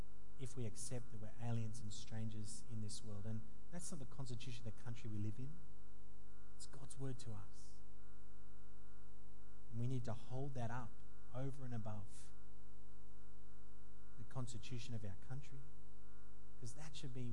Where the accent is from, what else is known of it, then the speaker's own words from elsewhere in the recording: Australia; all of the freedoms that we enjoy as an Australian, all of the freedoms that we enjoy as Aussies